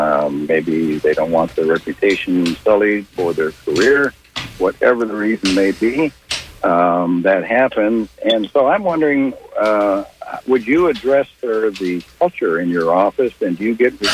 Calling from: Clearwater, Florida, United States; from Clearwater.

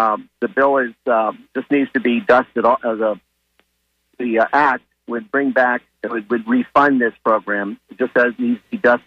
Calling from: St. Petersburg, Florida, United States; from St. Petersburg.

